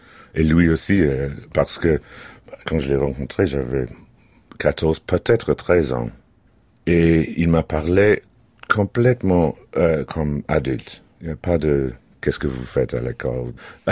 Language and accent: French; London, United Kingdom; Maintenant, si vous venez chez nous à Londres, chez mes parents, vous voyez, ça vous entoure, les livres, les tableaux, je sais pas.